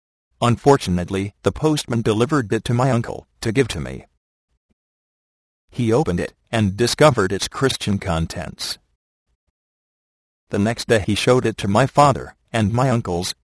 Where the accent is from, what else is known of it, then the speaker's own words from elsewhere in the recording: Karukana, Kerala, India; born there; English is a second language; I was born on Friday, July 15, 1951. My father was a mullah, a Muslim religious leader in a small village of Karukana in the South Indian state of Kerala.